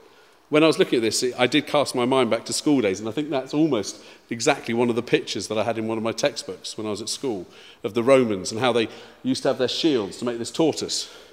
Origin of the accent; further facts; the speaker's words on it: England, United Kingdom; the French, for a while, changed their nickname for the British. They normally called us, my accent's terrible, but Le Rose Beef.